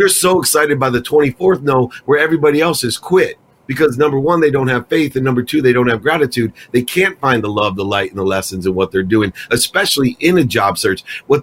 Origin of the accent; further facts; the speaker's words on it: Akron, Ohio, United States; I grew up in Akron, Ohio, with a single mom and six kids. I was actually born in the same hospital as LeBron James and Steph Curry